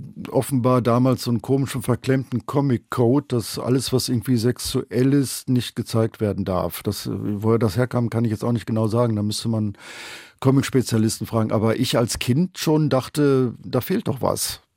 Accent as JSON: {"language": "German", "region": "North Rhine-Westphalia", "country": "Germany", "tie": "born or raised there", "said": "Weil ich bin aufgewachsen in Ostwestfalen auf dem Dorf und kannte es nicht anders."}